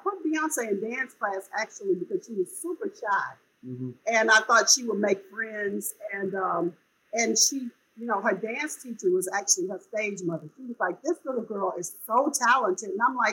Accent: Galveston, Texas, United States; Well, I mean, I was the youngest of seven, and our lives really centered a lot around the beach, because Galveston, a lot of people don't know it, but it

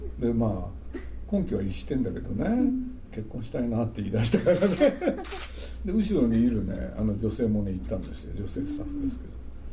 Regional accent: Nagoya, Aichi, Japan; 僕は名古屋の人なん で

